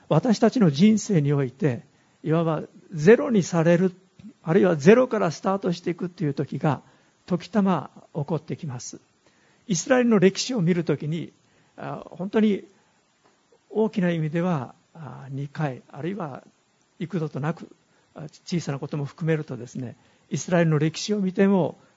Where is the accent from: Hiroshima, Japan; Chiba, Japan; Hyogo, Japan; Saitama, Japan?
Hiroshima, Japan; 私は田舎の出身です。50キロぐらい北の方に離れたところですけども